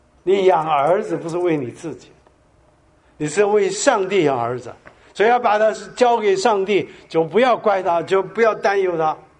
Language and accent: Chinese; South Korea; 像我在韩国长大的时候，在这个韩战之前呢